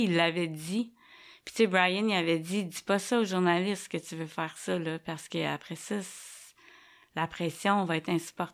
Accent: Quebec, Canada; also born or lived in New York; pour qu'on naisse au Québec. Fait que moi, je suis québécoise. Mmh. Tu sais, je suis née en juillet, après ça, on est reparti tout de suite.

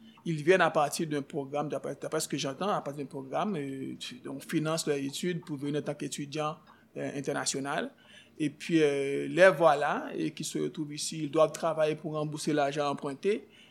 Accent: Haiti; Oh, oui, je suis haïtien.

